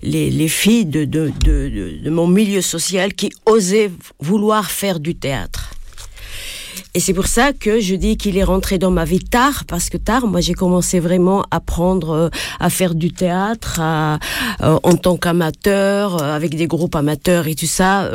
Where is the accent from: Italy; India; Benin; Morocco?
Morocco; now in France; Je suis originaire du Maroc, j'ai une double culture. Je suis venue donc au Maroc après mes études là-bas pour après le bac